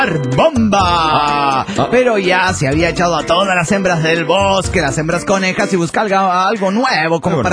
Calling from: Cancún, Quintana Roo, Mexico; Soy … de Cancún, Quintana Roo, México.

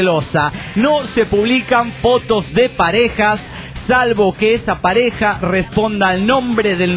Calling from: Delta, Colorado, United States; de Delta, Colorado.

